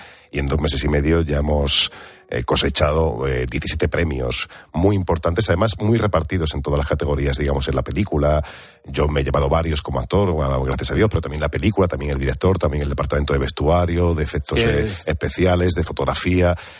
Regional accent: Andalusia, Spain; accent: Andalusian; me tocó trabajar con mi acento, que yo en mi carrera la he desarrollado sin mi acento andaluz. De hecho, además, para mí es muy raro actuar en andaluz.

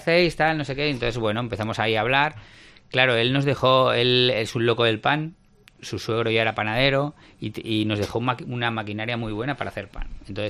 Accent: Catalonia, Spain; nosotros somos tres culturas diferentes. Es decir, yo soy catalán

